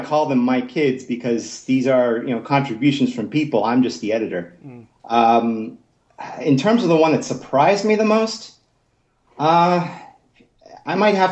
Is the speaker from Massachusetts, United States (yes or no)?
yes; Boston, Massachusetts, United States; Yeah, Anime Boston is, I'm originally from the Boston area. So Anime Boston's sort of my hub.